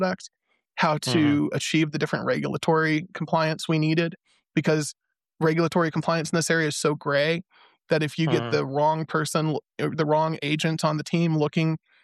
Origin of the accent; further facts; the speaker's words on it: Virginia Beach, Virginia, United States; also born or lived in Cleveland / Orange County / Los Angeles / Scottsdale; now in Denver, United States; I grew up in Virginia Beach, went to college for a year in Cleveland, Ohio, moved out to Orange County, then LA, then Scottsdale, then Denver, right? So Denver now